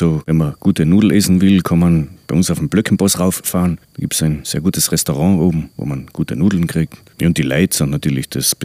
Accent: Lienz, Tyrol, Austria; born there; now in St. Daniel, Austria; Na, geboren sind wir alle in Lienz im Krankenhaus natürlich.

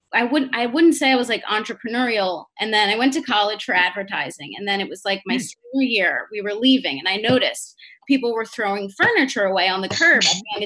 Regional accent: New Jersey, United States; I'm from the Jersey Shore, so kind of close to you.

